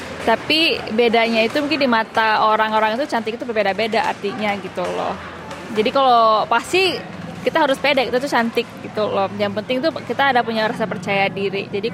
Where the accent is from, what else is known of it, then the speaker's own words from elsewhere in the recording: Indonesia; now in Australia; walaupun saya dari Indonesia, lahir Indonesia, sekarang udah jadi warga negara Australia